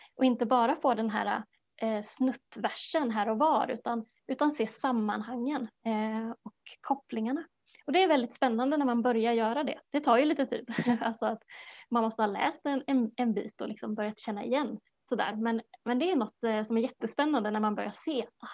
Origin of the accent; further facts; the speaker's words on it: Sweden; Alltså att vi är svenskar, att vi lever i den här tiden som vi lever i.